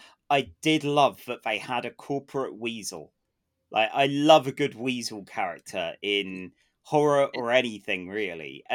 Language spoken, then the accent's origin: English; England, United Kingdom; mate, I'm English and I wouldn't.